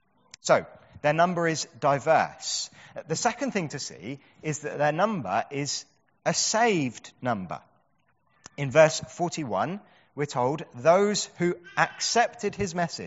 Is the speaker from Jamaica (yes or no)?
no; Bromley, London, United Kingdom; I come from Bromley, which is incredibly white middle class.